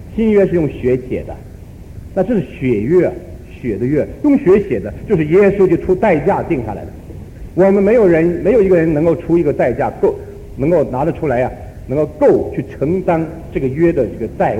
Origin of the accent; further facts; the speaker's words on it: China; 我想尽量用我们中国人懂的话